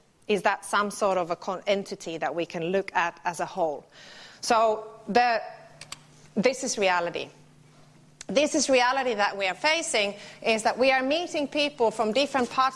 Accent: Finland; you are from the Netherlands, I'm from Finland.

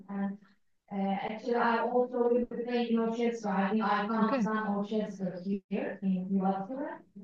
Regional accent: Turkey; now in Finland; Actually, I came from Turkey, but for 2 months I was in Poland.

